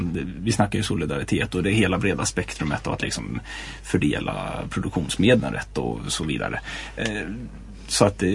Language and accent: Swedish; Gotland, Sweden; now in Falköping, Sweden; efter att jag hade flyttat hit till Falköping, det kan ju tåls säga att jag är från Gotland från början.